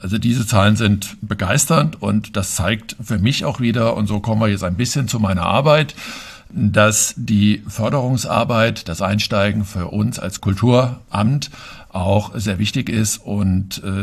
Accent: Bernhards, Hesse, Germany; Ja, also ich bin sogar in Bernhards geboren. Direkt, gehöre noch zu den wenigen seltenen Hausgeburten, die dabei sind. Und ja, bin in Bernhards aufgewachsen, bin hier zur Schule gegangen

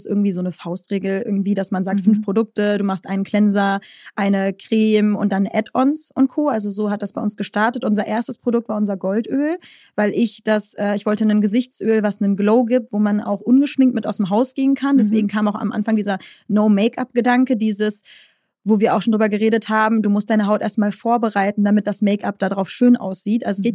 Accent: North Rhine-Westphalia, Germany; und ich komme halt aus NRW

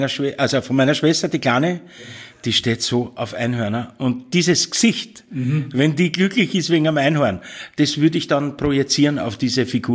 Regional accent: Vienna, Austria; Bin ein Wiener

